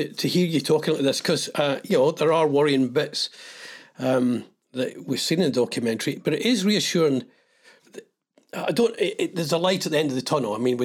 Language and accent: English; Scotland, United Kingdom; I'm from Ayrshire, but there was always this kind of Scottish thing